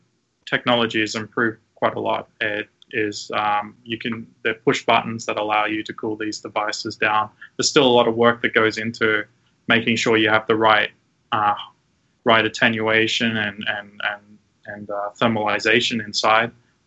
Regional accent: Brisbane, Queensland, Australia; moved away as an adult; now in United States; I grew up in Australia, in Brisbane.

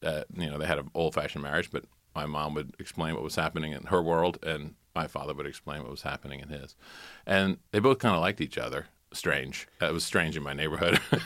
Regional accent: South Carolina, United States; I'm from South Carolina, and there's a rich hit tradition of being in newspapers.

